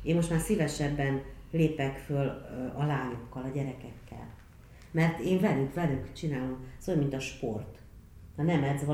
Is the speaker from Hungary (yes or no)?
no; Romania; én székely vagyok, más nyelven nőttem föl.